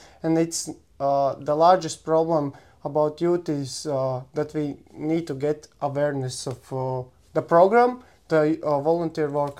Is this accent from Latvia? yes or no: yes; Latvia; English is a second language; now in Pärnu, Estonia; I'm 28 years old. I'm from Latvia, but now living in Estonia, Pärnu.